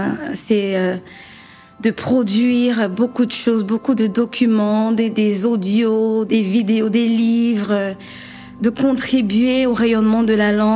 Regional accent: Yaoundé, Centre, Cameroon; Je suis originaire du Cameroun. Mes parents sont Bamileke, donc je suis Bamileke. J'ai grandi à Yaoundé, donc dans la partie francophone du pays. Et après mon bac, je suis allée vivre dans la partie anglophone du Cameroun

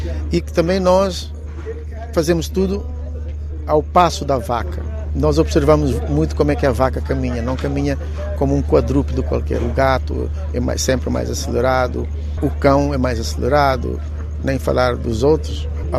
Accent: Tarrafal, Santiago, Cape Verde; born there; é o lugar onde eu nasci, é onde eu moro atualmente

